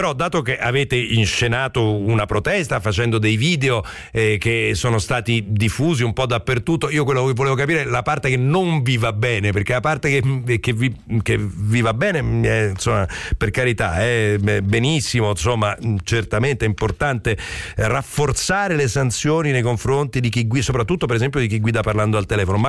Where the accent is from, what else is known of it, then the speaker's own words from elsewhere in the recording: Rome, Lazio, Italy; also born or lived in Basilicata; anche io vengo originariamente, poi sono cresciuto a Roma, però vengo da una regione piccola